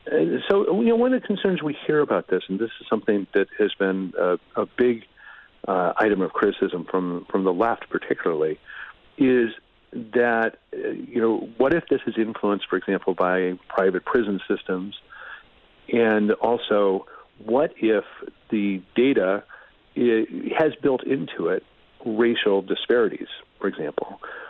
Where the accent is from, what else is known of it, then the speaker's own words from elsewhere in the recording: Minnesota, United States; Wisconsin and my home state of Minnesota have both done a poor job with pardons.